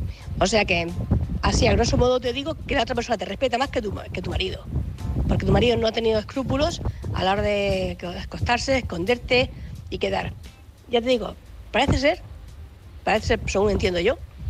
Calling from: Cartagena, Region of Murcia, Spain; corresponsal de Cartagena.

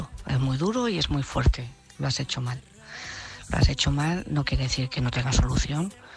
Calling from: Madrid, Community of Madrid, Spain; de Madrid

